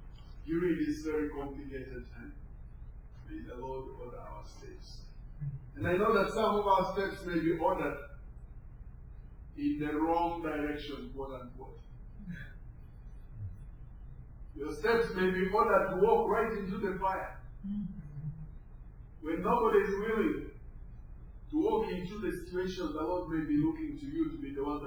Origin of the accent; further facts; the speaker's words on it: Canada; then you have already found out where I don't come from. I'm just Canadian.